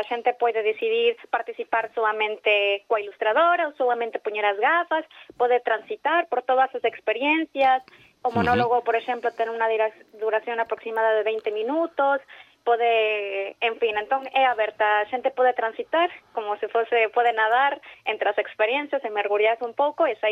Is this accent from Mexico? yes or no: yes; Mexico; now in Galicia, Spain; é migrante, igual que a min, que son de México.